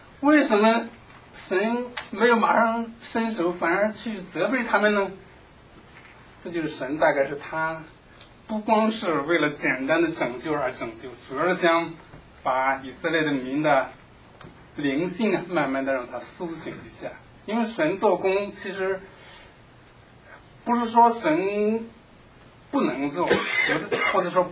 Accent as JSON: {"language": "Chinese", "region": "Shandong", "country": "China", "said": "我是从农村出来的，我打过麦子"}